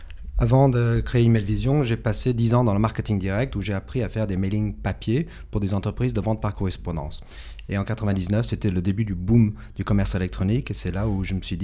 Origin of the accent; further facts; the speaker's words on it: England, United Kingdom; French is a second language; Moi, je suis anglais, donc c'était pour moi assez facile d'ouvrir un bureau en Angleterre.